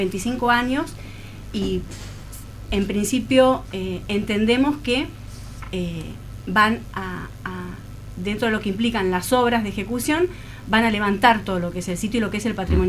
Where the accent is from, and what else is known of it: Argentina